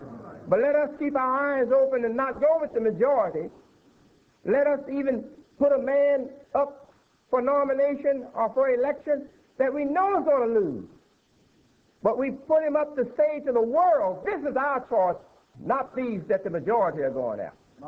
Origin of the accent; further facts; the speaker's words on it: United States; I find myself speaking as an American and as an imam and not even knowing the difference.